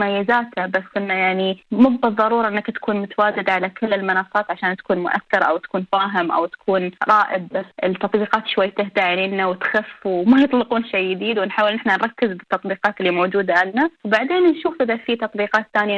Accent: United Arab Emirates; فهالشيء اللي عزز مكانة مواقع التواصل الاجتماعي عندنا في الإمارات

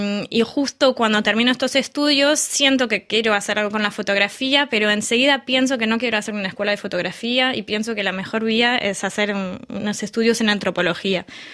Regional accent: Paris, Île-de-France, France; nací acá, como bien decías, de parte de mi familia paterna, yo, bueno, soy francesa, es francés de Normandía, un poco de ahí viene ese pelo rubio, y de parte de mi mamá, bueno, ella es de padres españoles, y ella es española, nació en Argelia

